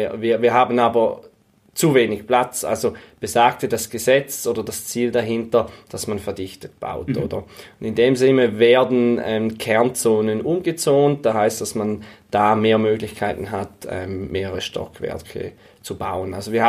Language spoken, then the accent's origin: German; St. Gallen, Switzerland; ich komme aus St. Gallen, aus der Ostschweiz.